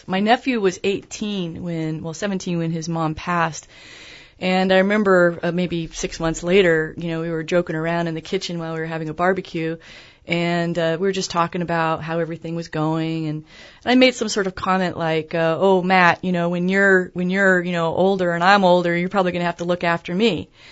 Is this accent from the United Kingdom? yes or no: yes; England, United Kingdom; Rachel, she is the daughter of a friend I grew up with in England